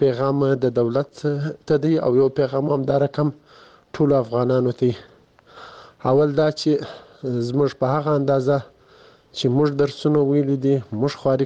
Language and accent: Pashto; Kandahar, Afghanistan; د کندهار ولایت د سور لسمینه